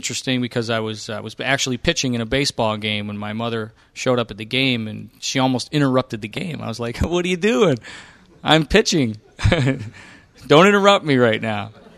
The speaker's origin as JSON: {"language": "English", "town": "Detroit", "region": "Michigan", "country": "United States", "tie": "born or raised there", "said": "I grew up in Detroit, Michigan. It was fun growing up in Detroit."}